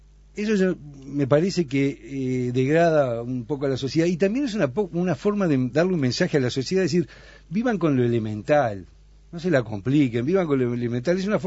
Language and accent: Spanish; Uruguay; eso no fue el Uruguay tradicional de las décadas donde nos criamos en el Uruguay, de todas las clases sociales